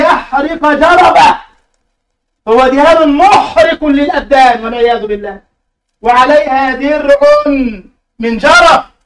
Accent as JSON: {"language": "Arabic", "country": "Egypt", "said": "عندنا في مصر مبرد الماء يعني ثلاجة صغيرة للماء"}